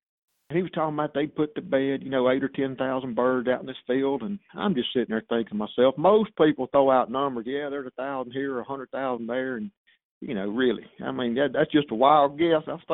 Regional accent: Mississippi, United States; And as a little boy growing up in the Mississippi Delta

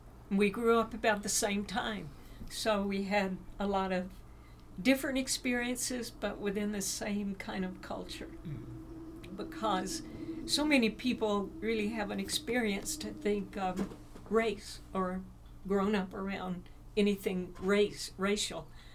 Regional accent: Mississippi, United States; moved away as an adult; now in California, United States; So yes, I grew up in North Mississippi, right on the border of Tennessee and Alabama.

